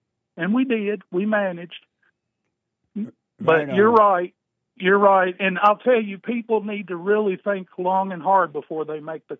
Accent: Kentucky, United States; And I'm just to let you know, I'm born and raised in Kentucky.

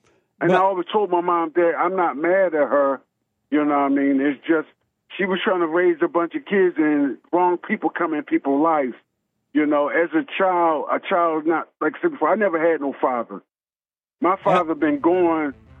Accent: Florida, United States; also born or lived in Philadelphia, Pennsylvania; I was born in Philadelphia. My mom brought me down to Florida when I was 2 years old, me, my brothers, and my sisters.

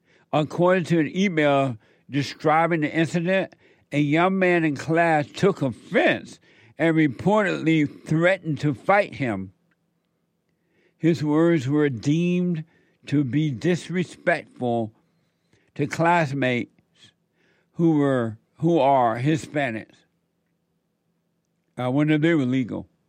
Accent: United States; My country is gone. Isn't that amazing? And it used to be so beautiful. Growing up in America was a blessing.

